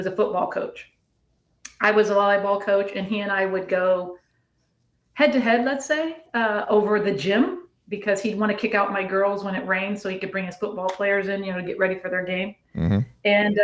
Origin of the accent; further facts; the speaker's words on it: Ohio, United States; Regionally, it worked if you wanted to put me back close to family because I'm from Ohio.